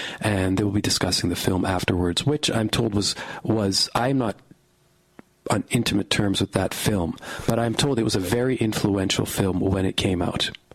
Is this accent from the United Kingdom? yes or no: no; Western Canada, Canada; And I grew up in Western Canada